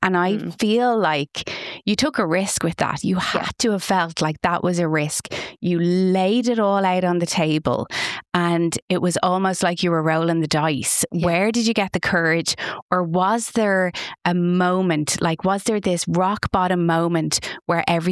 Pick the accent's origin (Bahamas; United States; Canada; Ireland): Ireland; And I think as Irish people, we love to support Irish brands. We love to get behind Irish people.